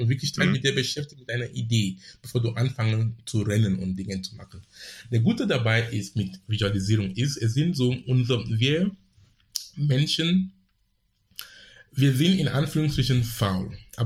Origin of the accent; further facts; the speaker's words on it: Cameroon; now in Hamburg, Germany; ich sitze in Hamburg. Du kannst genau wo hier sein oder in Afrika sein, wo ich herkomme, in Kamerun.